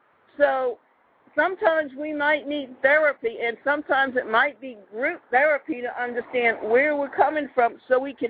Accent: Savannah, Georgia, United States; Now, I grew up in Savannah during the 1950s and 1960s.

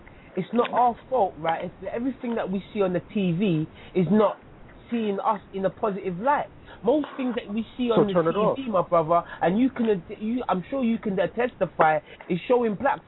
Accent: Jamaica; now in England; No, I'm from Jamaica, sir. I'm from Jamaica.

